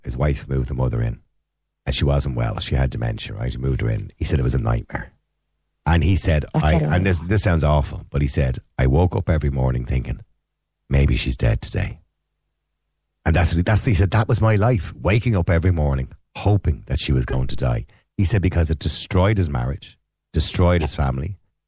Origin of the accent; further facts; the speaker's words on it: Ireland; When I say English, I'm obviously Irish, but it's an English name.